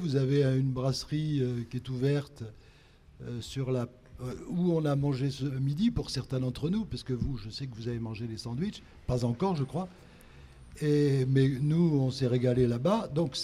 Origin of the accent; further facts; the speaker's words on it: Lille, Hauts-de-France, France; born there; Je suis né à Lille. Ouais. Mais devenu méditerranéen